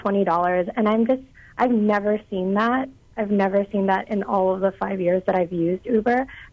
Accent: Honolulu, Hawaii, United States; I'm born and raised in Honolulu.

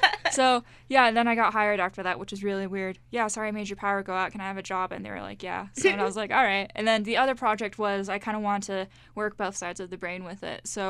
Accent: Twin Falls, Idaho, United States; stepping away from my hometown, because I grew up in Twin Falls, and as much as I love that little town, I needed to get out and do something new, you know?

